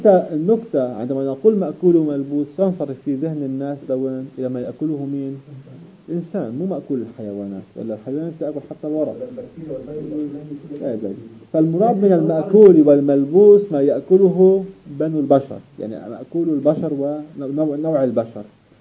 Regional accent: Lebanon; اللي عندنا بلبنان بياكلوا المعزة فقط والغنمات

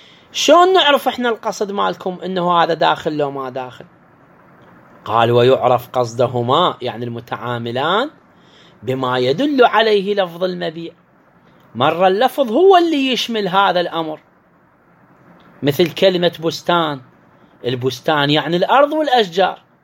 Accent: Iraq; عندنا في العراق

